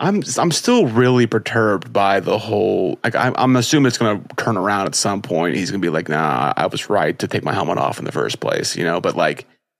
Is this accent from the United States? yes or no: yes; Indiana, United States; But I'm just from Indiana.